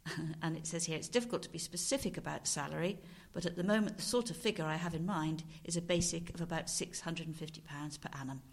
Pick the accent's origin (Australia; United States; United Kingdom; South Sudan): United Kingdom; Cheltenham, South West England; also born or lived in Stroud; And we were brought up in Cheltenham and lived in Hatherley Road in Cheltenham for the duration of Dad's time at Fieldings.